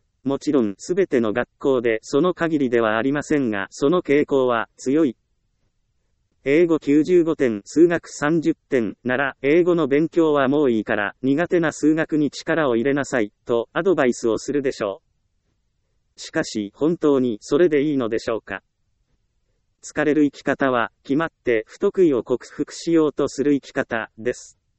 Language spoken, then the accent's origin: Japanese; Ehime, Japan; 私は愛媛県で生まれ、厳しい親元で育ちました。